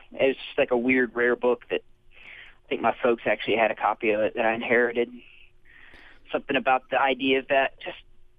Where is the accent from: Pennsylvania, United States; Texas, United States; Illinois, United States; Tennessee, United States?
Tennessee, United States; Nashville; Maybe from growing up in Nashville around a lot of singer-songwriters